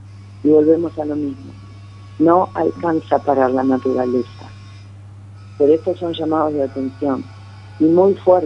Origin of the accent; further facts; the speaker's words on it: Argentina; moved away; Argentina será lo que sea, pero bueno, sigo siendo argentina, llevo 18 años acá